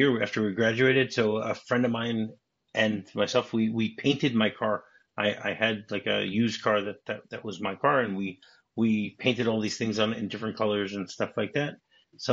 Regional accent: Detroit, Michigan, United States; And I said, "Well, I'm from Detroit. I wasn't paying attention. I'm sorry," whatever.

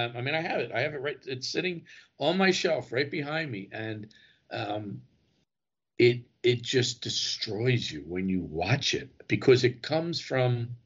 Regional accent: Philadelphia, Pennsylvania, United States; See, where I grew up in Philadelphia

